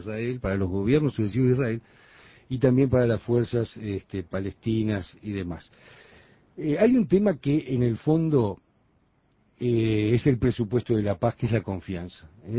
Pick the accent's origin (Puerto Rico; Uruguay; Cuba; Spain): Uruguay; como uruguayos